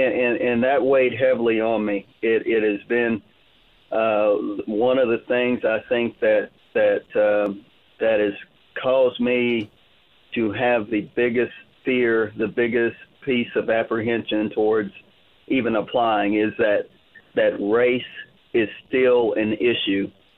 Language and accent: English; Tulsa, Oklahoma, United States; I grew up in the Tulsa public school system, and I took Oklahoma history in high school